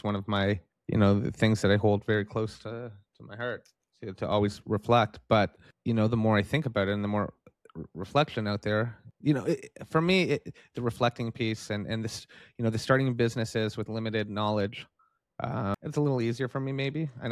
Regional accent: Canada; I'm from Canada. I know the Canadian healthcare system

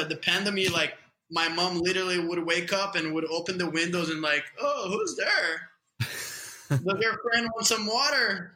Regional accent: Guarujá, São Paulo, Brazil; English is a second language; so I'm from Guarujá. It's a couple hour drive from the airport in São Paulo. And it's like a little, it's kind of a fisherman city, but it's like a small town.

